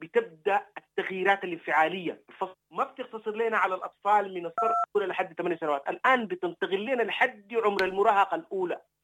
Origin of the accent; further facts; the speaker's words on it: Sudan; أنا كمواطن سوداني.